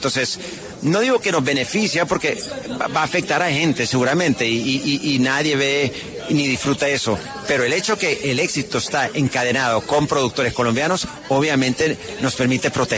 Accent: El Salvador; como buen guanaco significa salvadoreño

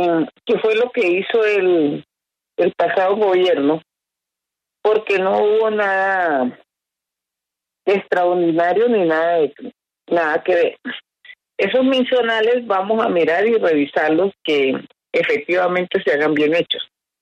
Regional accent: Colombia; Río fue el mejor momento de nosotros como colombianos.

